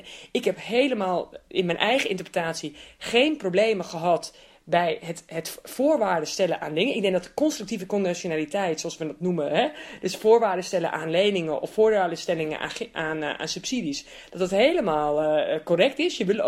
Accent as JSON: {"language": "Dutch", "country": "Netherlands", "tie": "born or raised there", "said": "Ik ben natuurlijk ook als Nederlander opgevoed. Mijn man is trouwens wel Spaans."}